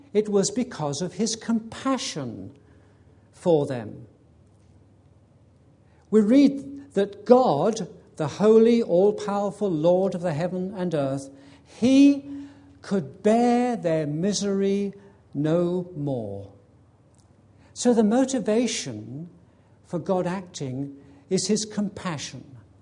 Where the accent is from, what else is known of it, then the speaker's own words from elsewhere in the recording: England, United Kingdom; Okay, what gives it away that I'm English?